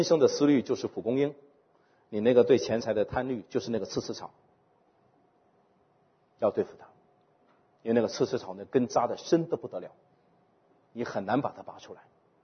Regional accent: China; 我们中国人很多这种的成语叫做见财眼开，是吧？

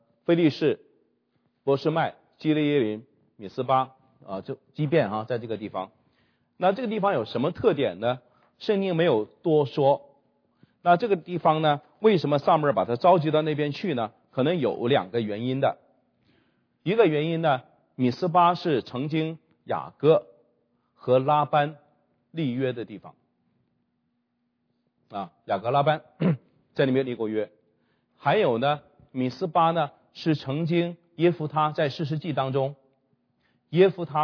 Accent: China; 比如说我们中国人拜灶王爷啊，他是专门管吃饭的

